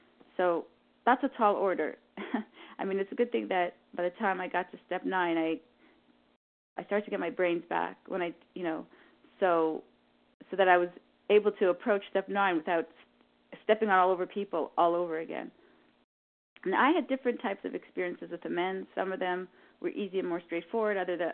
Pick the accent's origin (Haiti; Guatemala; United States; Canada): Canada; I'm from Canada, and I'm a recovered compulsive overeater.